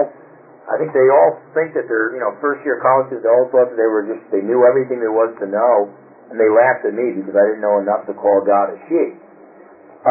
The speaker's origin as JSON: {"language": "English", "region": "New Jersey", "country": "United States", "said": "I came from New Jersey originally, and Roman Catholicism is really strong out there."}